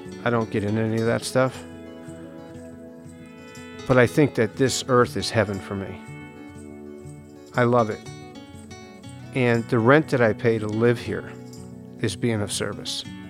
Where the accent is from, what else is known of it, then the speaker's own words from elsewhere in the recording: East Coast, United States; I grew up on the East Coast. I grew up on a farm.